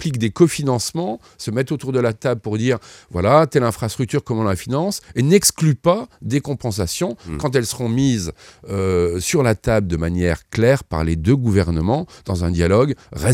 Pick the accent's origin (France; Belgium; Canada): France; quand je suis français, je suis inquiet aussi pour le niveau de vie dans la zone frontalière